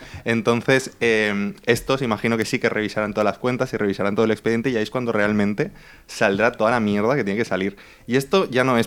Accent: La Pobla Llarga, Valencian Community, Spain; Yo soy de Pobla Llarga y David Albelda es de allí.

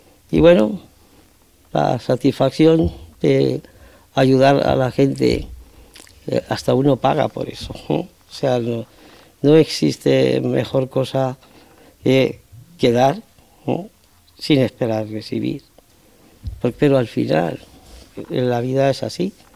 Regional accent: Barranquilla, Atlántico, Colombia; born there; como nací en Barranquilla, Colombia, recibo la llamada del embajador

